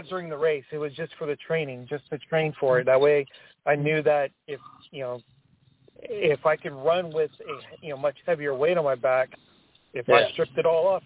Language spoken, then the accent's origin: English; California, United States; I'm originally from California, so I know how the scenery in Malibu is.